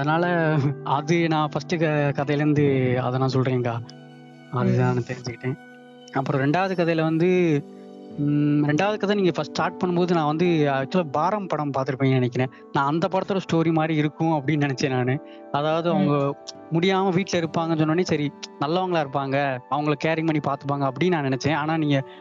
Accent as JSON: {"language": "Tamil", "town": "Theni", "region": "Tamil Nadu", "country": "India", "said": "நான் தேனி மேடம்."}